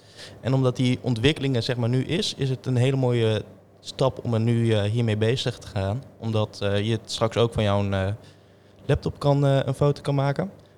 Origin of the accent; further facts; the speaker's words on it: Rotterdam, South Holland, Netherlands; ik ben 23 jaar en ik doe de studie AD Ondernemer aan de Hogeschool Rotterdam. En ik kom uit Delfshaven. Ik ben een digitale Rotterdammer